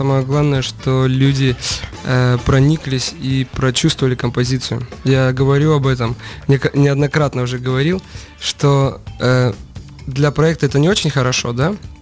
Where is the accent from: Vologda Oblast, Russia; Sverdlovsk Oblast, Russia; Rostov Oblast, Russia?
Rostov Oblast, Russia; Rostov-on-Don; Я все детство слушал хип-хоп, потому что сам родом из Ростова-на-Дону